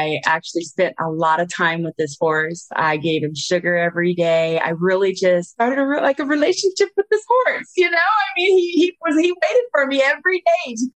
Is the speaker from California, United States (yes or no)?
yes; California, United States; I felt like, oh my gosh, I'm moving to like this farmland from the city. I was from Orange County.